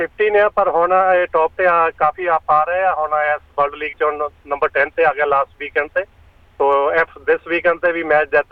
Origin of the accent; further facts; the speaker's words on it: Dasanjh Kalan, Punjab, India; now in Sydney, Australia; ਹਾਂਜੀ, ਸਾਡਾ ਪਿੰਡ ਹੈਗਾ ਜੀ ਦਸਾਂਝ ਕਲਾਂ, ਅਤੇ ਅਸੀਂ ਇੱਥੇ ਵੁੱਡਕ੍ਰਾਫਟ ਸਿਡਨੀ 'ਚ ਰਹਿੰਦੇ ਹਾਂ।